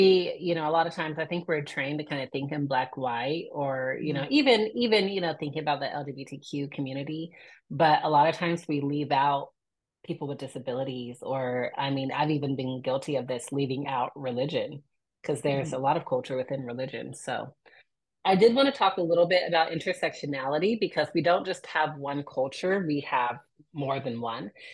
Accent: United States; I grew up in America, so I'm going to have them.

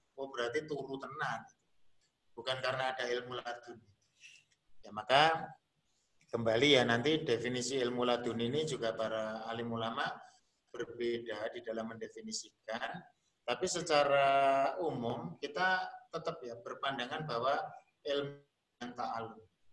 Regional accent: Surakarta, Central Java, Indonesia; Saya jawab, saya dari Solo. Wah, Solo cedak Wonogiri, ya dekat.

